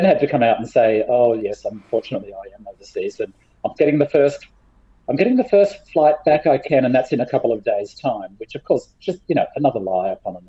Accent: Scotland, United Kingdom; I am a Scottish lord, yes.

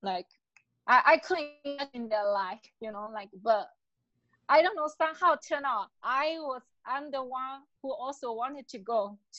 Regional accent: China; English is a second language; when I grew up, all the my hometown, it's like a become more culturally, like people, everyone thinking, oh, their only way to get out of here is to go to America

